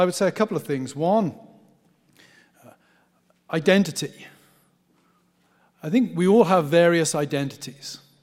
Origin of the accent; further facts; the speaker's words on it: England, United Kingdom; I'm an Englishman. I'm a patriotic Englishman.